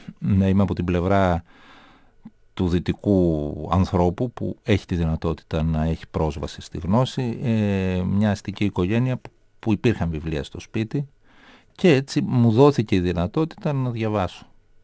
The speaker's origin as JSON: {"language": "Greek", "town": "Thessaloniki", "region": "Central Macedonia", "country": "Greece", "tie": "born or raised there", "lives_now": "Athens, Greece", "said": "Στην Άνω Τούμπα στη Θεσσαλονίκη, όλη μου τη ζωή."}